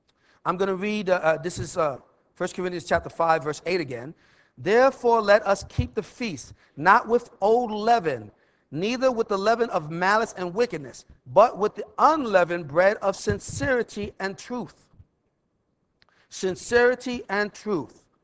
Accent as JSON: {"language": "English", "region": "New York", "country": "United States", "said": "The old, I'm from New York, so I say leaven."}